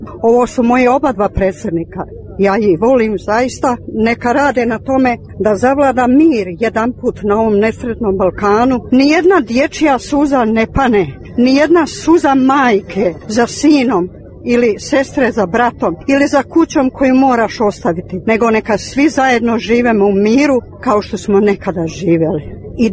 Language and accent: Croatian; Croatia; Ja sam inače dvojni državljanin. Došla sam ovdje iz Hrvatske. Imam državljanstvo jasno Hrvatske.